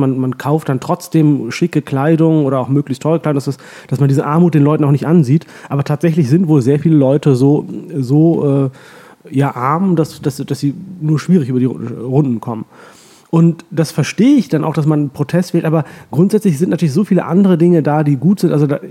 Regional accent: Holland-Vielenfleet, Lower Saxony, Germany; also born or lived in Oldenburg; Aufgewachsen bin ich in einem Dorf. Meine Eltern sind kurz nach meiner Geburt dann umgezogen in ein Dorf im alten Land vor den Toren Hamburgs, das heißt Holland-Vielenfleet.

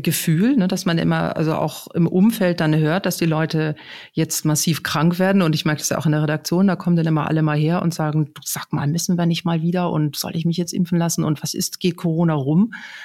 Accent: Northern Germany, Germany; accent: Northern German; wie man hört, komme ich aus Norddeutschland

